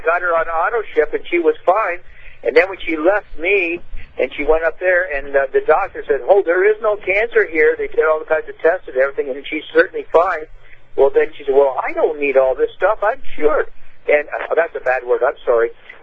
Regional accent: Arizona, United States; Okay, I'm the guy from Arizona.

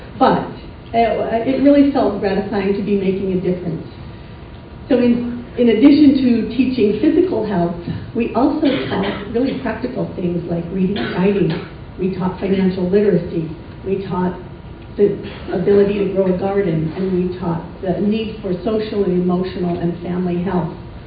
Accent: Montana, United States; I grew up in Montana, and my story, like many of yours, is intermingled with the stories of many other people.

